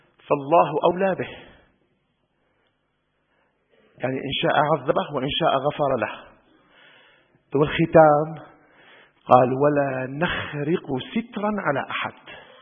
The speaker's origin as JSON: {"language": "Arabic", "town": "Damascus", "region": "Damascus Governorate", "country": "Syria", "said": "لا أنا شامي، شامي على العرف أنه من دمشق يعني"}